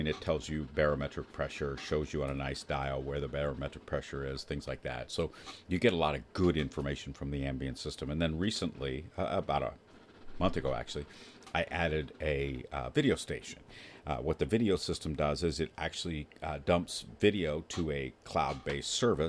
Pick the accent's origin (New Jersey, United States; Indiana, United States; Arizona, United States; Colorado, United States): Indiana, United States; It seems strange, but I grew up in Indiana and we had a lot of thunderstorms, and you always want to know where lightning's actually striking.